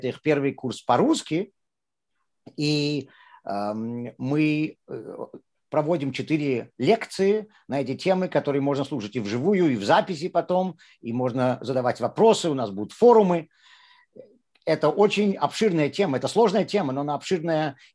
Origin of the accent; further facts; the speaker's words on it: Saint Petersburg, Russia; Я вырос в городе Герой Ленинграде. Он еще тогда был Ленинградом. И в обыкновенной советской еврейской семье